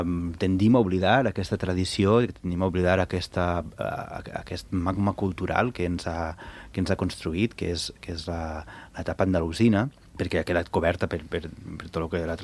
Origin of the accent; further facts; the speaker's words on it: Valencian Community, Spain; Jo és que soc valencià i venim amb una ferida oberta